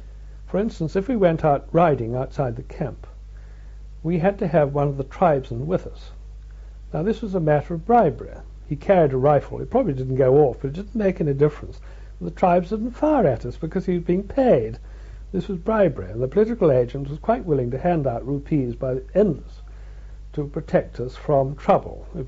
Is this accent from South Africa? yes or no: no; England, United Kingdom; Now, this rather astounded me, being an Englishman.